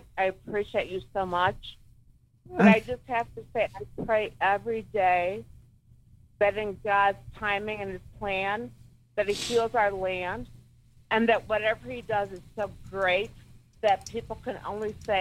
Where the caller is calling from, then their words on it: Illinois, United States; from Illinois.